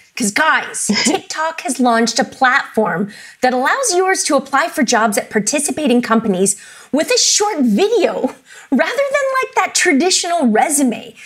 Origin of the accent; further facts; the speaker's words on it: Canada; I'm Canadian